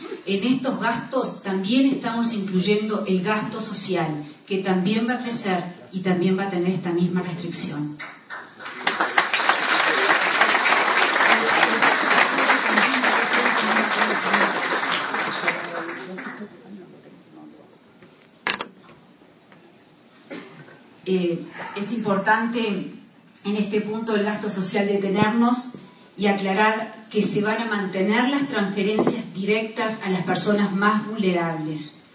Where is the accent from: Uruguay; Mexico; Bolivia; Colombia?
Uruguay; como uruguayos